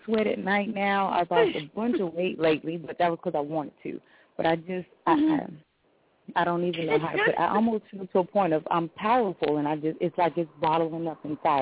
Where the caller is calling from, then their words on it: California, United States; I'm calling from California.